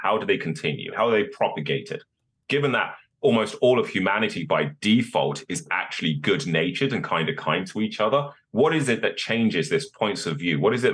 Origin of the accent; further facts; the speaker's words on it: Birmingham, West Midlands, United Kingdom; I was born in Birmingham. I grew up in a council estate in a really rough part of Birmingham.